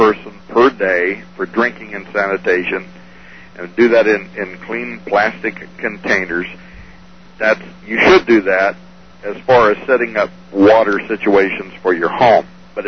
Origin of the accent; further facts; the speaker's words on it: Arizona, United States; I never forget how growing up in the Arizona desert, because that's where I grew up as a kid